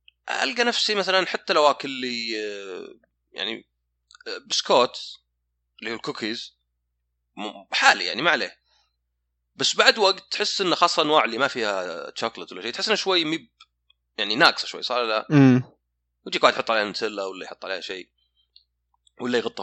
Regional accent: Saudi Arabia; وعلى فكرة هذا شيء كذا غريب عندنا في السعودية

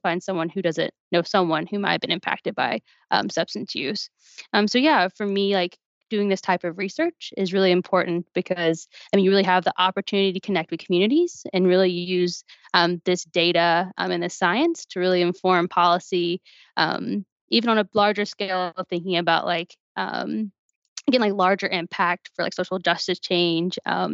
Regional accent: Alabama, United States; moved away as an adult; now in Milwaukee, United States; my background, you know, I grew up in Alabama

